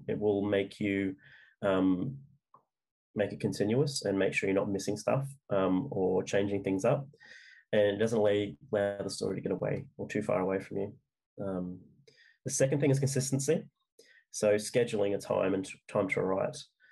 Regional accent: Australia; I'm Australian, so my pronunciation is probably quite different to American or even British English

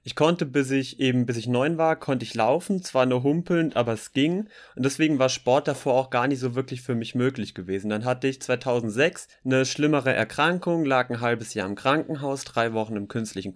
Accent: Baden-Württemberg, Germany; Ich komme aus Baden-Württemberg und ja, war früher auch in der Nationalmannschaft.

